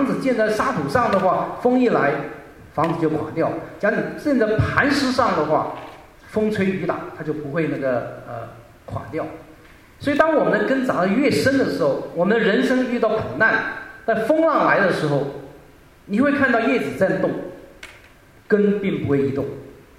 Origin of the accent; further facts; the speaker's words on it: Guangdong, China; 我是广东人啊，我不但是广东人，我是客家人啊。